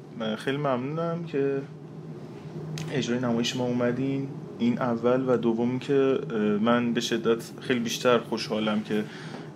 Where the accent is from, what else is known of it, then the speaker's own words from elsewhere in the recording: Shahrekord, Chaharmahal and Bakhtiari, Iran; ما سرپرست داریم توی شهر خودمون شهر کرد